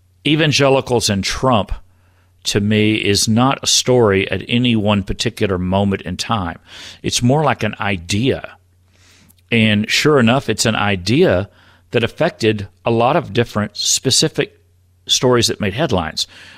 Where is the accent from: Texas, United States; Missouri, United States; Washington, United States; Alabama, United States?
Texas, United States; I mean, growing up in Texas and my father being a Southern Baptist minister who was in those kinds of churches